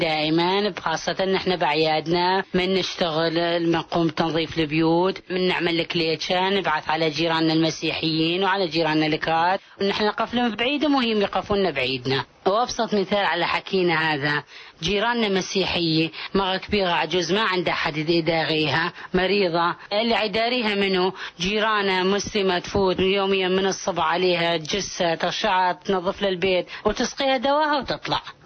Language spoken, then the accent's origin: Arabic; Mosul, Nineveh, Iraq; accent: Mosul dialect; احنا العرب اهل الموصل اللي يسمونها الحضير، اللي نحكي بلهجة المصلاوية القحية. نحنا من فتحنا عيوننا عالدني طفولتنا كنا نلعب سوا